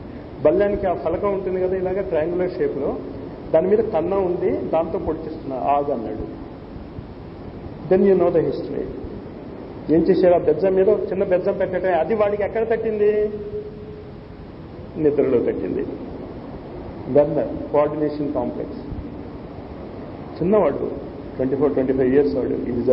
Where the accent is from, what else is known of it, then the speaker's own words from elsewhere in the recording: North India, India; Telugu is a second language; చిన్నప్పటి నుంచి నార్త్ ఇండియాలోనే ఉంది, బీఎస్సీ కూడా హిందీ మీడియంలోనే రాశాను, ఇక్కడికి వచ్చాక తెలుగు నేర్చుకున్నాను.